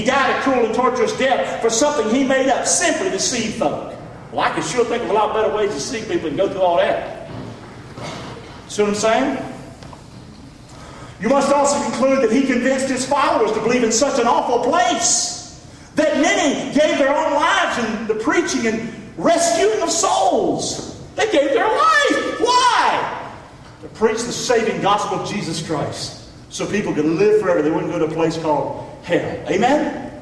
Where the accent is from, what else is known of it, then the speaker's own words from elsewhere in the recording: Rockingham, North Carolina, United States; I'm from Rockingham, North Carolina. If people from Rockingham, North Carolina can understand the Bible, you can understand the Bible.